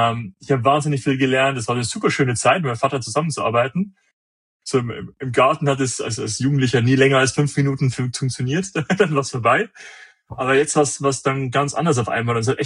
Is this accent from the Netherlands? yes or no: no; Regensburg, Bavaria, Germany; Ich komme aus der Regensburger Gegend, also nördliche Oberpfalz hoch.